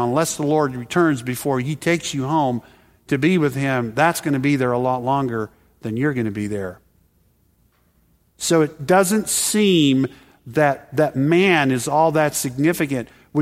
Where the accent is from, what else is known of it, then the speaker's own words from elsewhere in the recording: Texas, United States; I grew up in Texas. The biggest mountain we have is the overpass